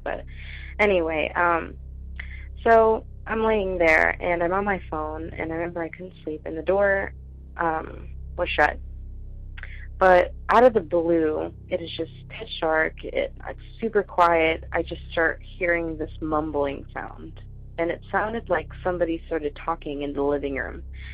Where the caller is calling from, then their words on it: Florida, United States; I'm from Florida again.